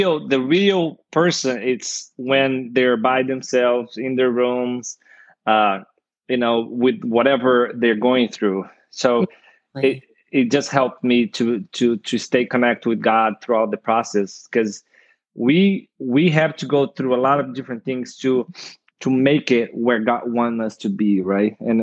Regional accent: Brazil; I came from Brazil, from a huge city, a major city in Brazil with like millions and millions of people. And I came to Chickasha, Oklahoma, which I think back then, I don't know, if I remember right, it was about 10,000 people in the whole town.

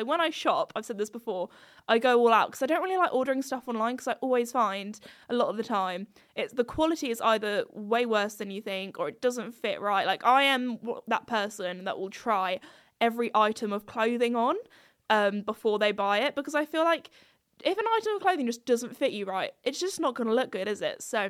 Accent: United Kingdom; which I would say as a British gal, it's hot

